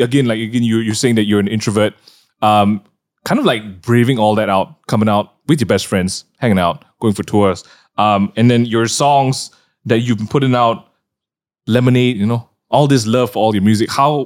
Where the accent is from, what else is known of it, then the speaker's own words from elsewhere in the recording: Philippines; We're Filipino.